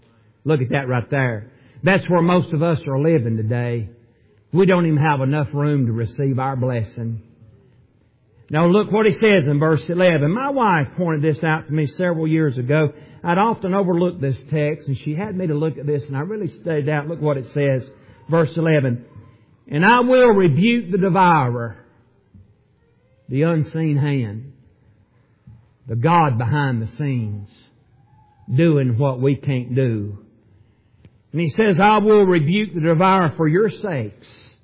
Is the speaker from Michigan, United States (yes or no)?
no; Tennessee, United States; I was a little old kid. I was raised in Middle Tennessee.